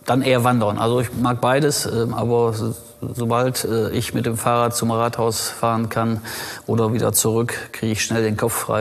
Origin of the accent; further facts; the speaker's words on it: Rheine, North Rhine-Westphalia, Germany; Aber ich kann eigentlich sagen, Rheine ist meine Heimatstadt. Bin hier geboren, aufgewachsen. Ich sage immer, links der Ems geboren und rechts der Ems aufgewachsen.